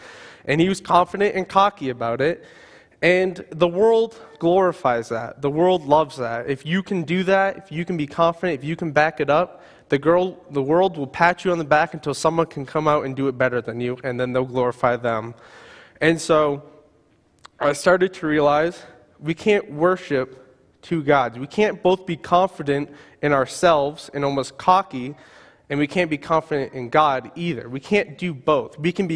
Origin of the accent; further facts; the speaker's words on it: Boston, Massachusetts, United States; Growing up in Boston, my dad was a huge Larry Bird fan